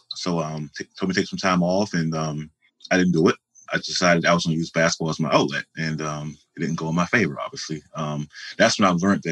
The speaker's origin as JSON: {"language": "English", "town": "Washington", "region": "District of Columbia", "country": "United States", "lives_now": "New York, United States", "said": "You know, I'm from Washington, from the Maryland, Washington, D.C. area, but I don't know where I'm about to be living for the rest of my life."}